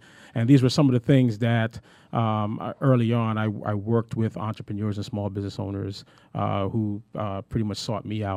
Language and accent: English; Guyana; also born or lived in Brooklyn; now in Duluth, United States; I'm originally from the Republic of Guyana, South America. Immigrated to the United States in Brooklyn, New York, where I lived for about 15 years. And then relocated to Atlanta, Georgia in 1992.